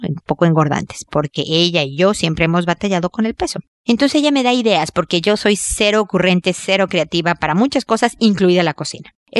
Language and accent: Spanish; Mexico; soy mexicana